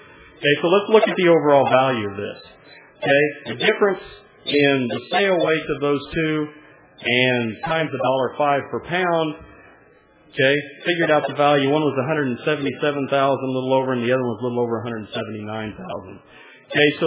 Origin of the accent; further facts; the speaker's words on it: Oklahoma, United States; or where I grew up in Oklahoma.